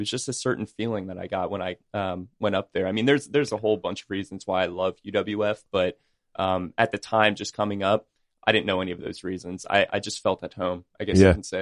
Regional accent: Viera, Florida, United States; No, I grew up in Brevard County, Florida. So Vieira, a little town, probably never heard of it, but I grew up there.

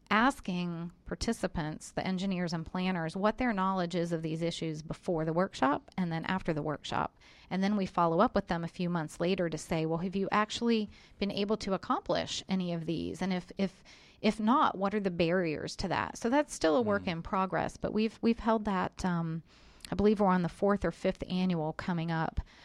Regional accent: Ohio, United States; I was, in fact, just in Michigan, and growing up in Ohio, I spent a lot of time in Michigan, but not New Jersey.

